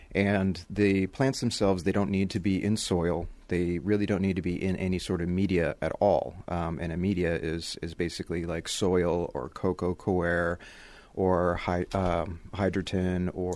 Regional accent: Washington, United States; Came back to the West Coast where I'm originally from. I'm actually from Washington State.

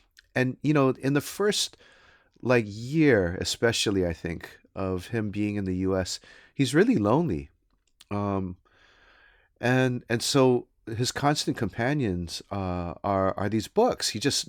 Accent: California, United States; But, you know, I'm East Bay, too.

